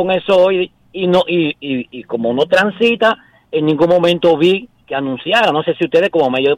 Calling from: Santo Domingo Oeste, Santo Domingo, Dominican Republic; Le estoy llamando Santo Domingo Oeste.

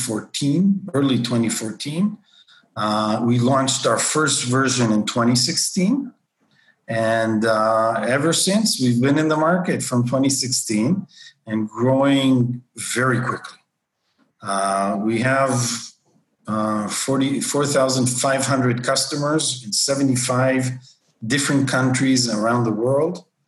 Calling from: Tel Aviv, Tel Aviv District, Israel; I'm in Tel Aviv, and believe it or not, Tel Aviv is post-corona.

